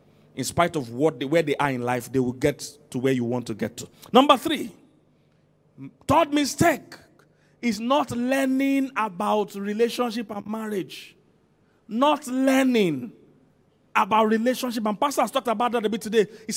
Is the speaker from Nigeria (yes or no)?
yes; Nigeria; I'm a Nigerian, I know Nigerians.